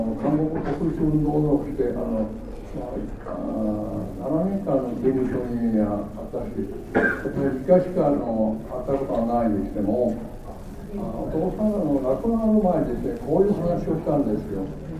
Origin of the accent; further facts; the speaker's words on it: China; born there; Japanese is a second language; 幼い時から私は中国で生まれて、そして中国語で勉強したら、その以後はですね、韓国語習って